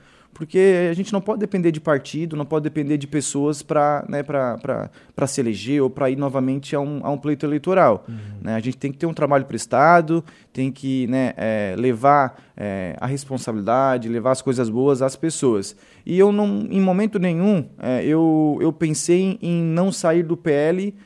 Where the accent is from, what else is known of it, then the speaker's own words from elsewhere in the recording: Criciúma, Santa Catarina, Brazil; now in Morro da Fumaça, Brazil; de natural de Criciúma, lá do bairro Renascer, né, tenho muito orgulho de onde eu vim e de onde eu estou.